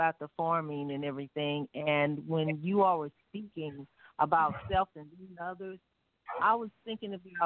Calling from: St. Louis, Missouri, United States; I'm calling from St. Louis, Missouri.

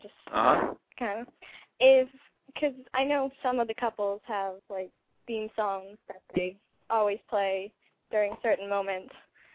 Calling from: Massachusetts, United States; I'm actually calling from Mass.

